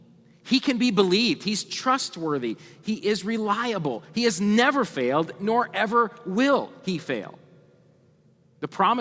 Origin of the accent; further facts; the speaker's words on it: Pennsylvania, United States; But we are from Pennsylvania, central Pennsylvania, and so we care a lot about Penn State.